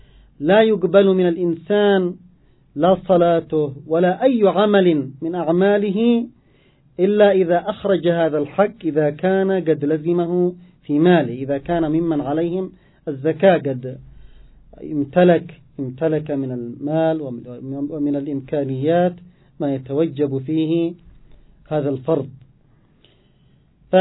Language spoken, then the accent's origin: Arabic; Yemen; نحن كشعب يمني مسلم بهويتنا الإيمانية